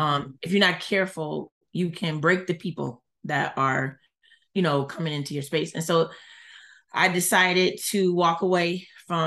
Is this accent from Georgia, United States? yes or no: yes; Atlanta, Georgia, United States; And I'm from Atlanta, so that's not, it was not helping me to get adjusted to being here.